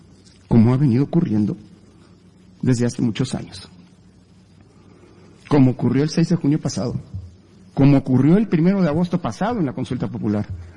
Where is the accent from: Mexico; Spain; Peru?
Mexico; Es como mexicano y como titular de este órgano un orgullo lo que estamos haciendo